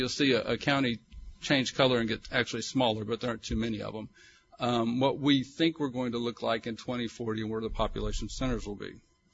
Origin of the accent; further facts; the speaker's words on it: Texas, United States; Where I live, we travel a lot slower, and that's not just because we're from Texas